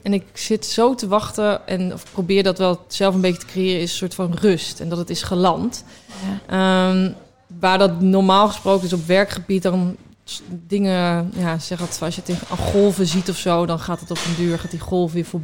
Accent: Groningen, Netherlands; Ik kom uit Groningen, ik ben hartstikke nuchter.

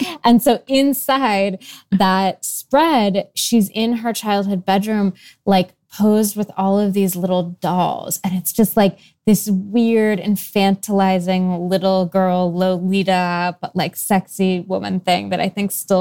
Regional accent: Seattle, Washington, United States; this was playing out in my hometown in Seattle

